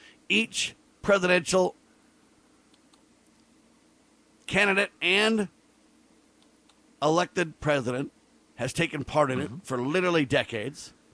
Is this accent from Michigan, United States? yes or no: no; Utah, United States; Just so you know, I'm from Utah, nationally syndicated talk show host.